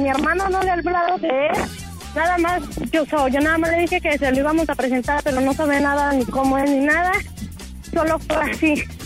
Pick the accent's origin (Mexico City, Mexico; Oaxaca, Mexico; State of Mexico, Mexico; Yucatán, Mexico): Mexico City, Mexico; now in United States; México, Distrito Federal, Chilanga.